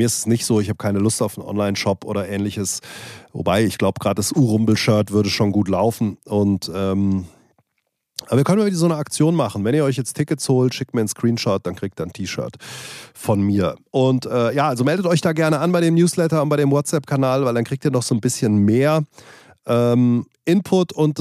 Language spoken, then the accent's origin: German; Hesse, Germany; aber ich mag natürlich Hessen, das ist meine Heimat